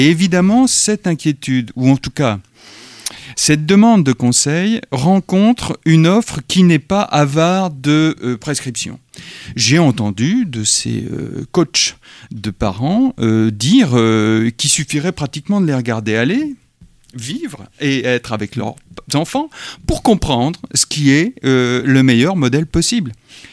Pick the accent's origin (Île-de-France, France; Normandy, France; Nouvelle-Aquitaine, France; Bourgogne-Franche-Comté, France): Normandy, France; je suis normand, hein, pardonnez-moi